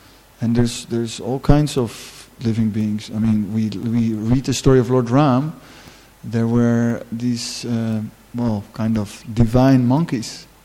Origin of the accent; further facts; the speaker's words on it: Netherlands; English is a second language; Dutch are pretty heavy guys. I'm from Holland, so.